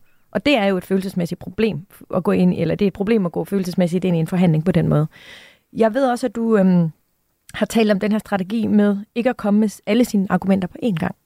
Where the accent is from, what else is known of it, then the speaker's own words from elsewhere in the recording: Jutland, Denmark; vi er fra Jylland.